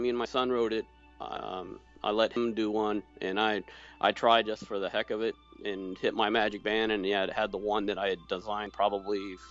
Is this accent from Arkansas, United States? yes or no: no; Florida, United States; Well, you know, growing up in Florida, when I was a kid, I had big dreams of being a marine biologist